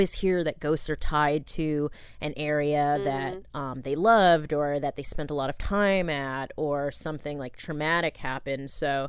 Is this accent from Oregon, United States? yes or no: yes; Ashland, Oregon, United States; over breakfast in my hometown of Ashland, Oregon